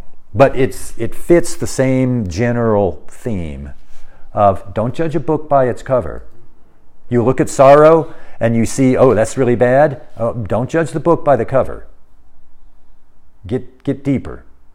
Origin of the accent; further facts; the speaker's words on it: United States; Maybe other countries too, but America, I'm an American, I know America.